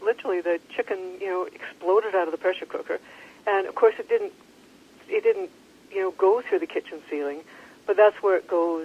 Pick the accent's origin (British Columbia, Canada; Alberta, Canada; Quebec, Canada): British Columbia, Canada; North Vancouver; I grew up in North Vancouver. Uh-huh. It's just mom and I.